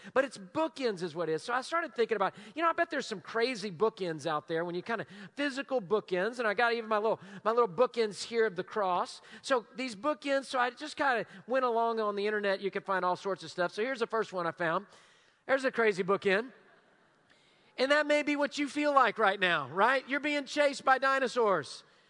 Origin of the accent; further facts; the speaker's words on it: Houston, Texas, United States; you're able to say, hey, I'm from Houston.